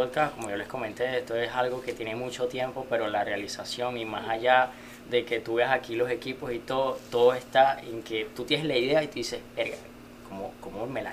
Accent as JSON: {"language": "Spanish", "country": "Venezuela", "moved": "yes", "lives_now": "Colombia", "said": "cuando yo me vine de Venezuela, pues tuve que pasar por Bogotá."}